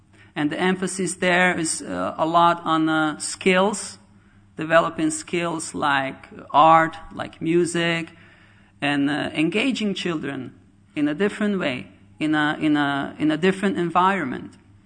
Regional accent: Croatia; English is a second language; because I come from Croatia, which before that was Yugoslavia, which was a communist country

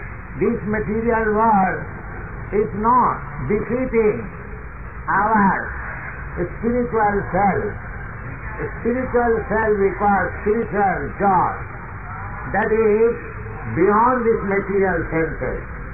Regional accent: India; born there; English is a second language; I am born in India, so I am thinking I am Indian.

